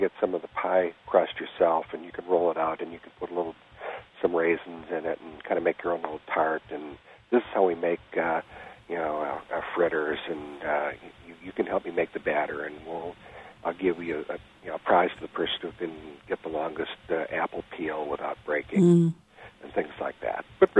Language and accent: English; Elmhurst, Illinois, United States; but I grew up in Elmhurst, Illinois, and I was part of one of nine children in a big Irish Catholic family